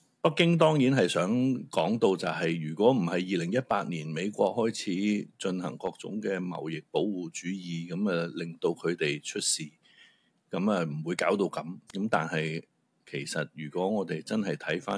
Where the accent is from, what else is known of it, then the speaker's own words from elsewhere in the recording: Hong Kong; 几年落嚟之后，我哋香港人去到马尼拉、去到耶加达、去到甚至吉隆坡